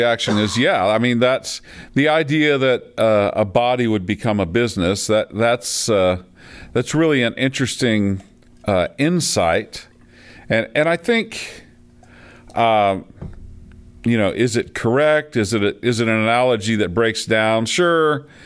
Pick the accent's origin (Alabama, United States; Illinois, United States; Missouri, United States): Missouri, United States; Independence; I grew up in Independence, Missouri, where that sort of the home of a lot of those organizations.